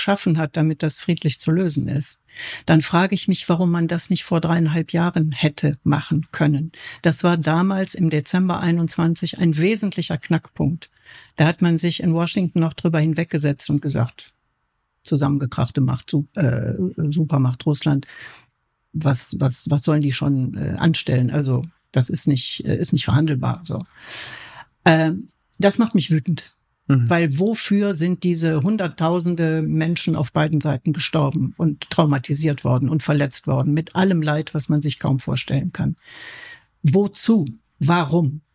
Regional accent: Lam, Bavaria, Germany; also born or lived in Cologne; weil Sie das meinen Geburtsort im Bayerischen Wald ansprechen. Ich bin halbe in diesem Ort in Lahm und in Köln aufgewachsen. Aber in diesem Ort Lahm war die tschechoslowakische Grenze war direkt da.

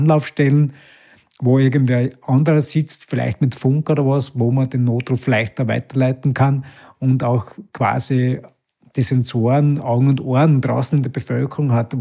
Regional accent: Styria, Austria; in meiner Heimatgemeinde in der Südoststeiermark

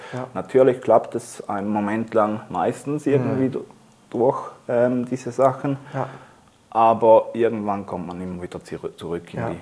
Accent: Switzerland; ich komme aus der Schweiz. Ich arbeite auf einer Schweizer Bank in der IT. Bin mittlerweile im nächsten Monat 50 Jahre alt.

